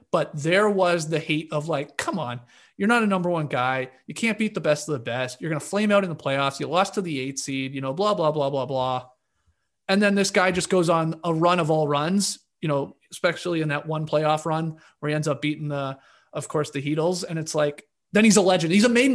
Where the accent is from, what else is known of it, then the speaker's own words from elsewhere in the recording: Canada; I'm a huge Nash fan, being Canadian, and like he's my idol.